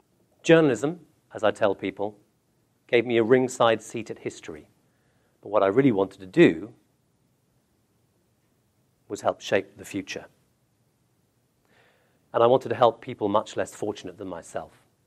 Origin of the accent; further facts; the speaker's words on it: Kolkata, West Bengal, India; born there; This is my first birthday in Calcutta. I was born in India.